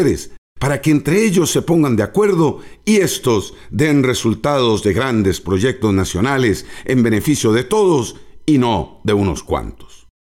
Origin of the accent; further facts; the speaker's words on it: Costa Rica; Y es que hemos dejado de pensar como costarricenses, permitiendo que intereses ajenos resuelvan lo que como ticos sabemos hacer bien.